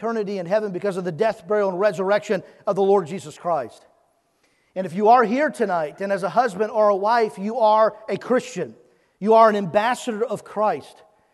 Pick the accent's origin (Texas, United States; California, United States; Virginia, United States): California, United States; I'm from California. I'm going back there tomorrow.